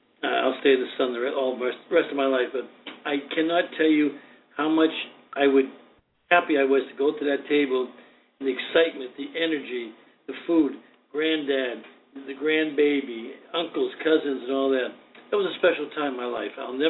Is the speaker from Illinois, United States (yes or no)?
no; Boston, Massachusetts, United States; I'm from South Boston, second generation Irishman. I came from Galway, Ireland, South Boston. I'm the first one of all my clans to leave South Boston. But growing up in Boston